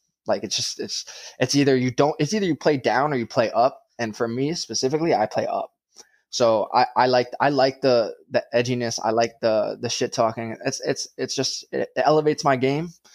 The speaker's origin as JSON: {"language": "English", "region": "New York", "country": "United States", "said": "I'm from New York, man, as you guys already know, but like, that's just the way I was brought up."}